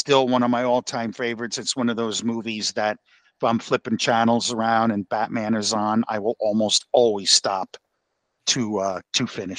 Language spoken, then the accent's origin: English; Union, New Jersey, United States; is from my hometown of Union, New Jersey.